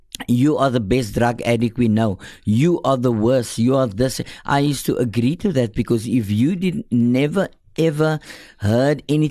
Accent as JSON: {"language": "English", "town": "Hanover Park", "region": "Western Cape", "country": "South Africa", "tie": "born there", "said": "I was born in Hanover Park, at Hanover Park Day Hospital."}